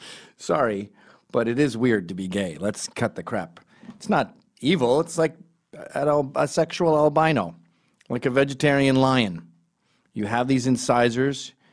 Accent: Glasgow, Scotland, United Kingdom; also born or lived in England; I grew up in Glasgow. My parents are Glaswegian. I was born in England, but I would go to Scotland every summer and spend a lot of time with my gran

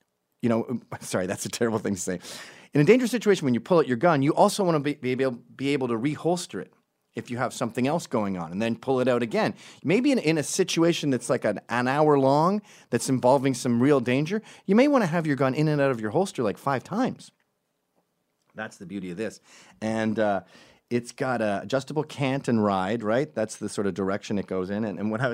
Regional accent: New York, United States; And when you hear it as a New Yorker, who's sane, by the way, not these liberals

